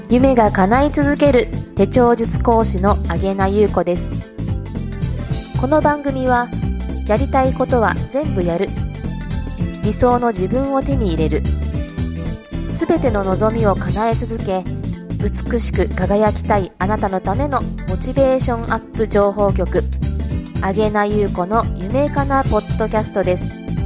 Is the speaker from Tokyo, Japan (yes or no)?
no; Uruma, Okinawa, Japan; 沖縄県うるま市の出身です。